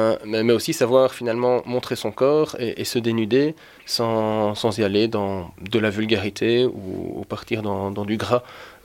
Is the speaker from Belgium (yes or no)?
yes; Liège, Wallonia, Belgium; Je suis un liégeois, oui.